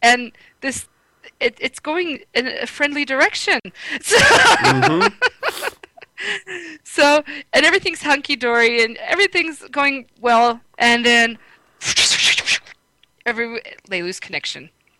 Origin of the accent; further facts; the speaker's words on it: Wyoming, United States; I'm from Wyoming. You know.